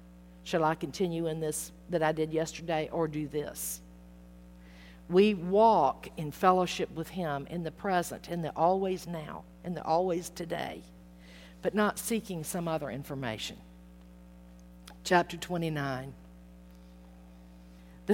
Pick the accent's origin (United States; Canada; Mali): United States; Atlanta, Georgia; I mean, it's kind of like I grew up in Atlanta, and there was Kennesaw Mountain where Sherman came through.